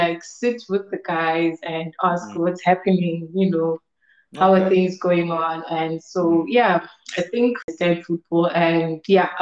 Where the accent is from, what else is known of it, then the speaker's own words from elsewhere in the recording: Johannesburg, Gauteng, South Africa; also born or lived in Limpopo; I was born in Johannesburg. So I grew up here and did my college, did my preschool, did a bit of my primary school from grade 1 until grade 3.